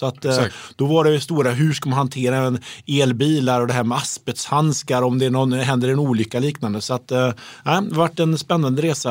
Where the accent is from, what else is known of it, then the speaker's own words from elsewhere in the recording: Uddevalla, Västra Götaland County, Sweden; Jag är ju från Uddevalla.